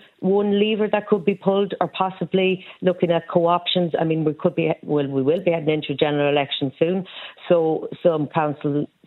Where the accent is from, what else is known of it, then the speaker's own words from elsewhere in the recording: Roscommon, Connacht, Ireland; I'm from Roscommon